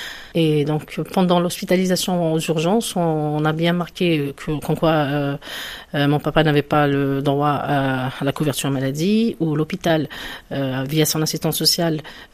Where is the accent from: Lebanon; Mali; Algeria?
Algeria; now in France; je suis une Algérienne en France, je travaille à l'hôpital comme médecin.